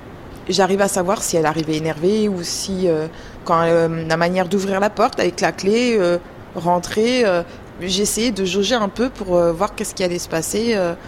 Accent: Sucy-en-Brie, Île-de-France, France; born there; now in Béarn, France; j'ai 31 ans. Je suis née à Sucy-en-Brie, dans le Val-de-Marne. Et puis maintenant, je suis dans le Béarn. C'est une belle région.

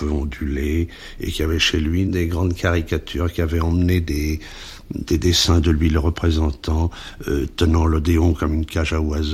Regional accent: Bordeaux, Nouvelle-Aquitaine, France; also born or lived in Paris; Je suis né à Paris le 24 juillet 1918. Et ensuite, j'ai fait mes études à Bordeaux.

